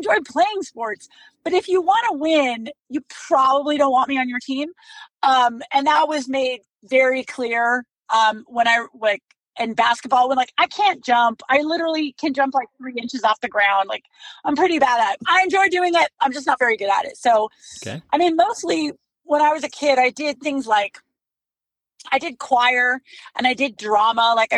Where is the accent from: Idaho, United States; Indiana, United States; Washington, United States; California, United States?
California, United States; Hacienda Heights; I was born outside of Los Angeles, California, in a town called Hacienda Heights. So just kind of the suburbs, kind of almost North Orange County, San Gabriel Valley area. So I grew up there most of my life